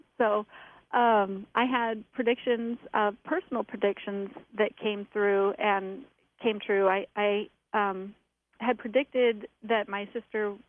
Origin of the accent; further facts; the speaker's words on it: Portland, Oregon, United States; I grew up in Portland, Oregon, and was backing a park. It was Tryon Creek State Park, and it was this rainforest